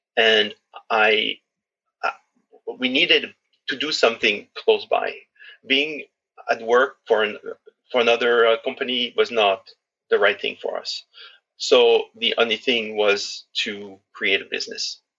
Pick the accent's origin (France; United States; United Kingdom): France; I grew up in farms in France.